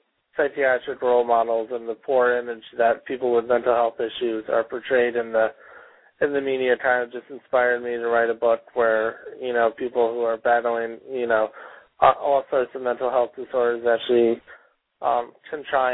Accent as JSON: {"language": "English", "town": "Albany", "region": "New York", "country": "United States", "tie": "born or raised there", "said": "I grew up in Albany, New York."}